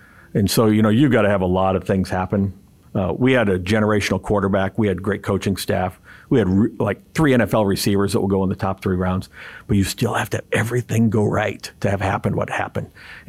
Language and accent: English; Iowa, United States; and I'll pick on Nebraska because I'm from Iowa, right?